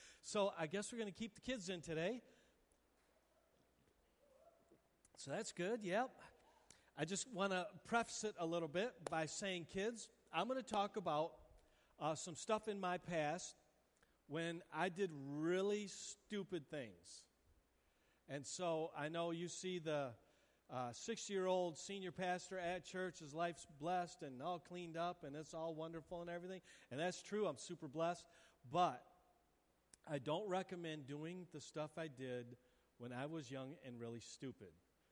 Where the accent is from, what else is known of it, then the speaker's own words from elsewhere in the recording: Easttown, United States; born there; so I was born in Easttown, which if you've been to Easttown the last few years, it didn't look like it does now.